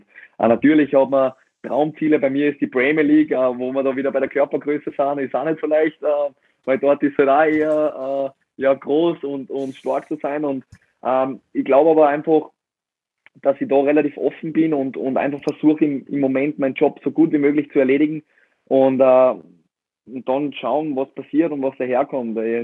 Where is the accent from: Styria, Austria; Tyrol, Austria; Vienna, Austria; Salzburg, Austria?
Salzburg, Austria